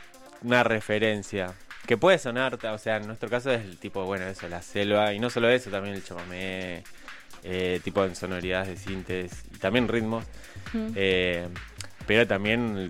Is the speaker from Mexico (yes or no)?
no; Misiones, Argentina; Bueno, yo soy de Misiones, Ríos de Entre Ríos.